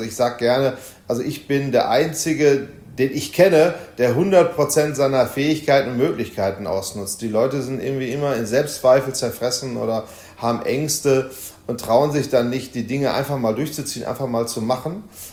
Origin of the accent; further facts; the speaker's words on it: Essen, North Rhine-Westphalia, Germany; in meiner Heimatstadt Essen